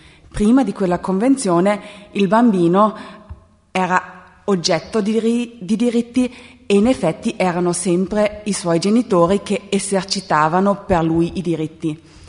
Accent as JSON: {"language": "Italian", "region": "Trentino-Alto Adige", "country": "Italy", "said": "come sentirete dalla mia voce sono dell'Alto Adige, della provincia di Bolzano. Lavoro da 8 anni a Merano"}